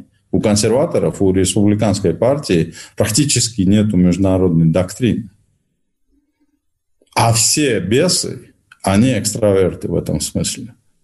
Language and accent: Russian; Georgia; здесь я говорю как грузин, искренне любящий русскую культуру